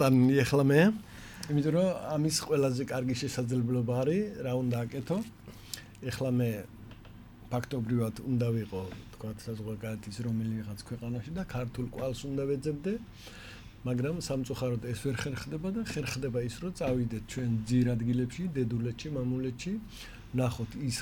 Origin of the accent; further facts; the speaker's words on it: Tbilisi, Georgia; იმ უბანში, სადაც მე ვიზრდებოდი, ქაშვეთის უბანი ერქვა